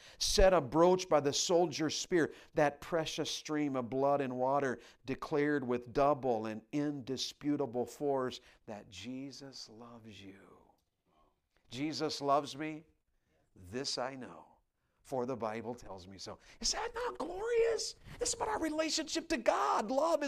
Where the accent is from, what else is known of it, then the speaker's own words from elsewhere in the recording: the South, United States; And we used to say this when I was a boy growing up in the South.